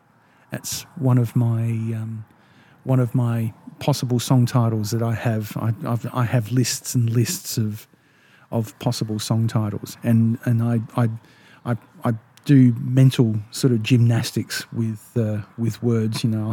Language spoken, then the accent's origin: English; South Australia, Australia; I might not have pronounced it correctly because I'm from South Australian.